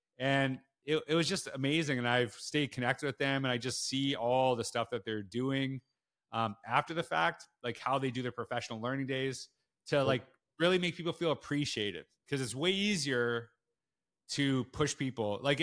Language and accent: English; Canada; And weirdly enough, I grew up in Canada as a super diehard New York Islanders fan